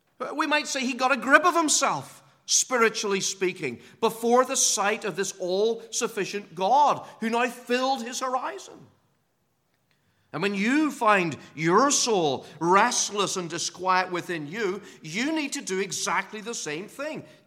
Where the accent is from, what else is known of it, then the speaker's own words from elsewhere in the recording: Northern Ireland, United Kingdom; That's the old metrical version I used to sing growing up in Northern Ireland.